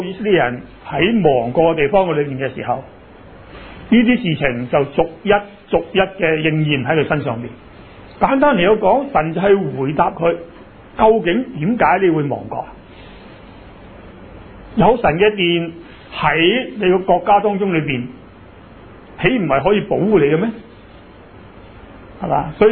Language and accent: Cantonese; China; 即系我哋中国人啦